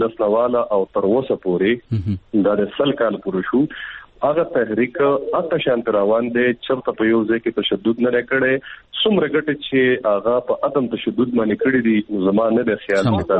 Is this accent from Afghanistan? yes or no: no; Swat, Khyber Pakhtunkhwa, Pakistan; زه په خپله د سوات یم پېښور یونیورسټي کې سبق وایم.